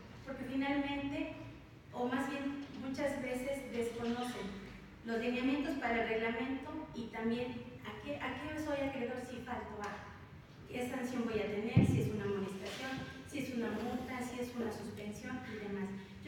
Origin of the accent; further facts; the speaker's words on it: Mexico; Soy originaria y vecina de esta ciudad.